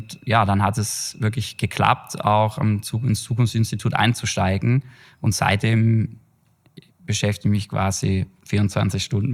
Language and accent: German; Schwaigern, Baden-Württemberg, Germany; moved away as an adult; also born or lived in Heilbronn; now in Vienna, Austria; bin 38, geboren in Heilbronn, in Eggergattach, aufgewachsen in Schwaigern, war dann lange hier auch tätig